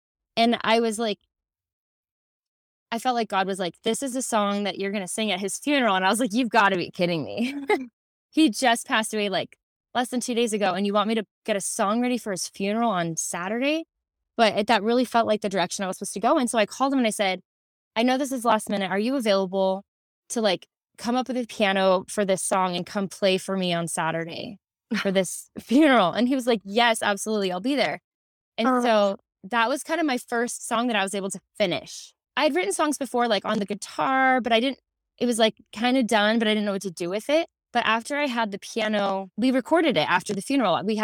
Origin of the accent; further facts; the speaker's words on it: California, United States; Well, I mean, I grew up in California and he was making his mark over there.